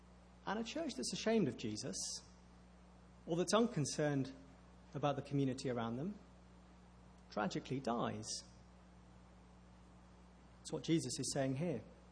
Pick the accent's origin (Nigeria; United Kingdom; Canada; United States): United Kingdom; England; accent: English; And the guy standing near me heard my accent and came over and introduced himself. And he and his wife were fellow English people.